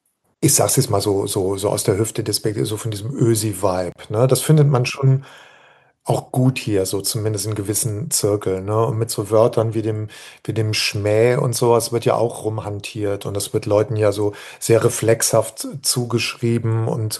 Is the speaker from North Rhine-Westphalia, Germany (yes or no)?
yes; Cologne, North Rhine-Westphalia, Germany; also als Kölner.